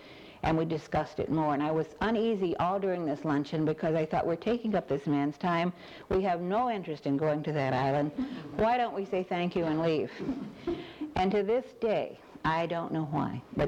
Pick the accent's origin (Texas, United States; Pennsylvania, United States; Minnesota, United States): Texas, United States; Fort Worth; now in Hawaii, United States; Well, I'm originally from Texas, from Fort Worth, and … was from Dallas. I came to the island in 1942 when I was 21